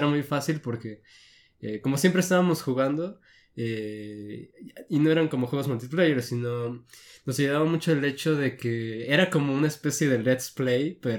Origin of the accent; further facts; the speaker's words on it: Ecuador; now in Mexico; antes pues yo soy de Ecuador. Viví en Ecuador. Me vine aquí a México en 2010.